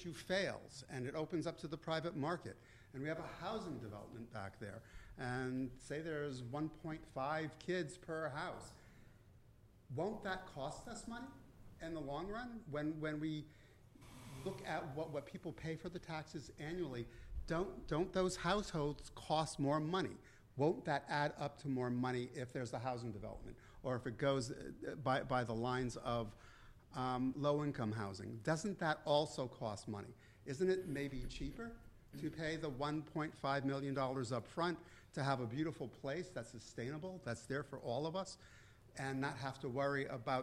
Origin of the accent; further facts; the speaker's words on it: Norwich, Connecticut, United States; now in Montville, United States; I was born and raised in Norwich, so moving into Montville was something, always kind of a joke, I guess.